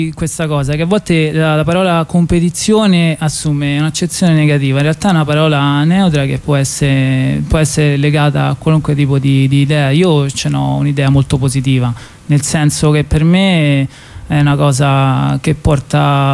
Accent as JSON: {"language": "Italian", "town": "Florence", "region": "Tuscany", "country": "Italy", "lives_now": "Rome, Italy", "said": "io me le ricordo con piacere queste cose perché vengo da Firenze"}